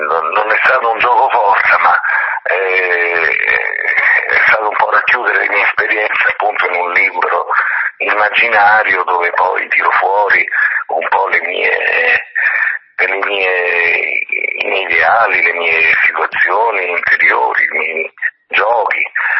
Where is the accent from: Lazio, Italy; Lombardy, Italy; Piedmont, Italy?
Lazio, Italy; Rome; la buona vecchia cucina romana, insomma, essendo romano